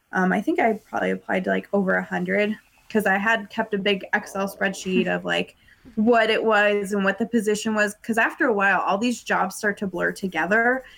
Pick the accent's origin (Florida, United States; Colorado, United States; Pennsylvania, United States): Colorado, United States; So I went to school in North Carolina and Duke, and I'm from Colorado.